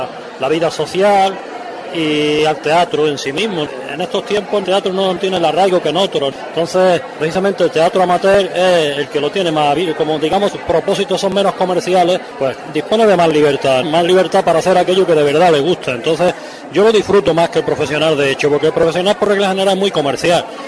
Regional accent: Granada, Andalusia, Spain; yo vengo de Granada

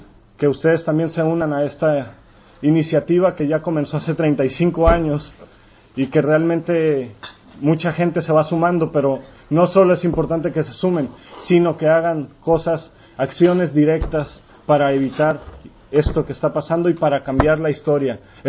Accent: Mexico; Yo como mexicano tendría que estar viendo para mi pueblo.

